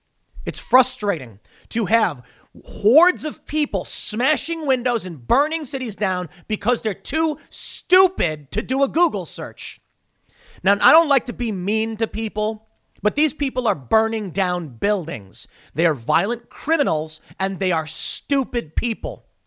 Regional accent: Chicago, Illinois, United States; I grew up in Chicago. I understand this kind of stuff all too well.

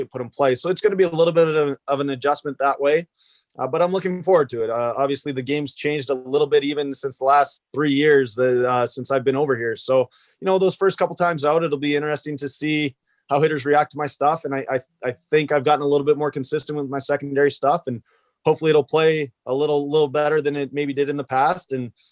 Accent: Canada

